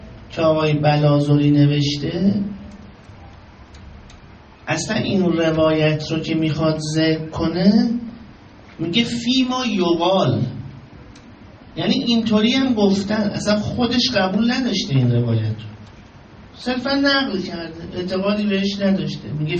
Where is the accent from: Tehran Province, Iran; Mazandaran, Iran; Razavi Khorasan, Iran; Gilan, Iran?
Mazandaran, Iran; Amol; من ترکم آملی هستم،